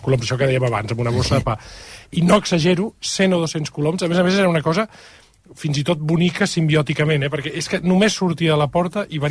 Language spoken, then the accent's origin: Catalan; Barcelona, Catalonia, Spain; A la finca on jo vaig créixer petit, a la Rambla de Catalunya